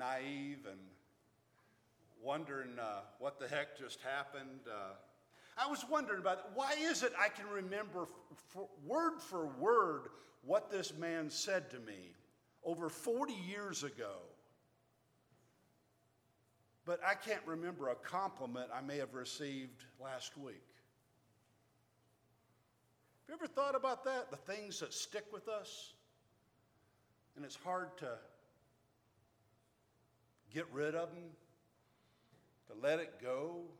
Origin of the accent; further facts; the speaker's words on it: Alabama, United States; Well, I'm originally from the South, and Alabama in particular, Roll Tide.